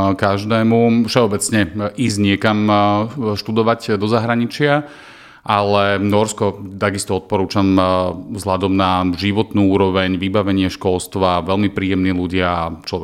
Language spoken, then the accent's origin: Slovak; Bratislava, Bratislava Region, Slovakia; tým, že som z Bratislavy, tak samozrejme okolie Bratislavy, tie kopce, lesy